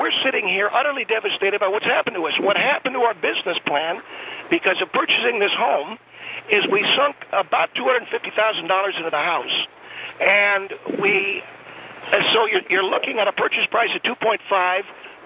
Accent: California, United States; I'm from California. You know, my wife and I both hail from California.

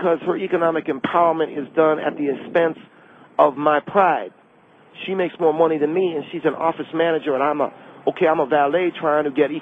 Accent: United States; born there; because I was born in America and not into poverty in Mexico

